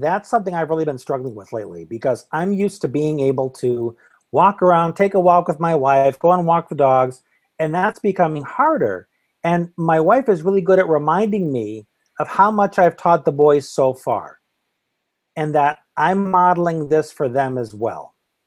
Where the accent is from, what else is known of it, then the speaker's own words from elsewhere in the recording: United States; I'm as stubborn American male as anyone else.